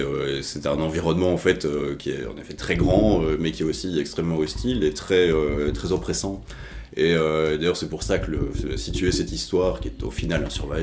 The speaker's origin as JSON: {"language": "French", "country": "Belgium", "said": "Alors, je suis belge"}